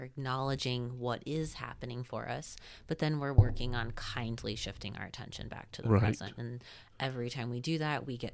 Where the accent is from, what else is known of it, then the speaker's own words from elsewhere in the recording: Ormond Beach, Florida, United States; now in Gainesville, United States; No, I grew up in Ormond Beach near Daytona.